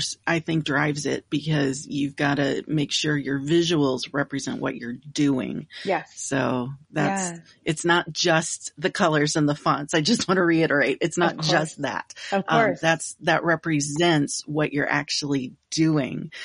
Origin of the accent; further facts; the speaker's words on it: Milwaukee, Wisconsin, United States; now in Dallas, United States; I grew up in Milwaukee, which has a very large Jewish community.